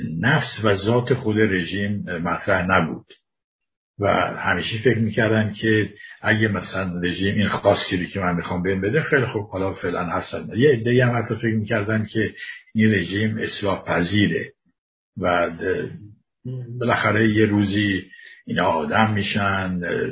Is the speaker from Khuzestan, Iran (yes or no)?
yes; Khuzestan, Iran; من خودم خوزستانی هستم